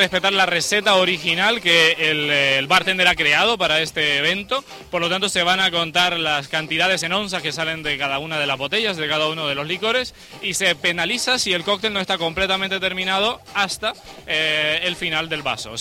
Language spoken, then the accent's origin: Spanish; Canary Islands, Spain; accent: Canarian; como podrás notar por mi acento, yo soy canario.